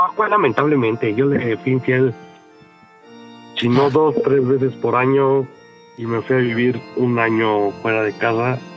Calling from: Mexico City, Mexico; De la CDMX, padre.

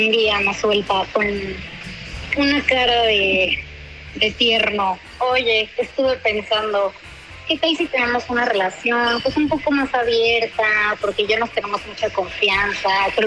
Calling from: Mérida, Yucatán, Mexico; Les estoy llamando de Mérida.

